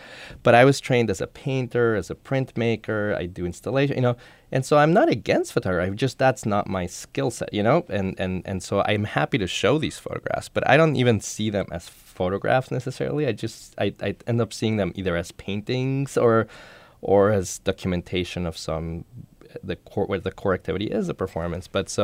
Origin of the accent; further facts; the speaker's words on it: Mexico; also born or lived in New York; now in Carrboro, United States; I was born and raised in Mexico, then lived 9 years in New York, and now I've been for a longer period in North Carolina, over 12 years in Durham and now in Carrboro.